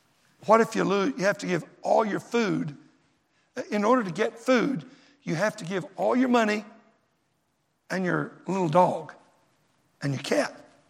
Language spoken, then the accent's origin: English; Dallas, Texas, United States; When I grew up, of course, I grew up in Dallas. A lot of junk went on there.